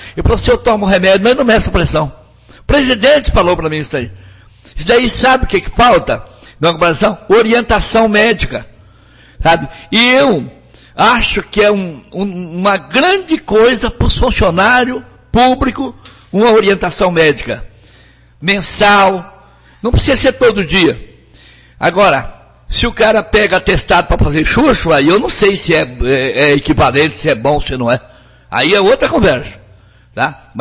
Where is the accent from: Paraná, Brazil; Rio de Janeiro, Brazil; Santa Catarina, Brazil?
Paraná, Brazil; Jataizinho; E eu sou do município de Jataizinho, do lado do povo.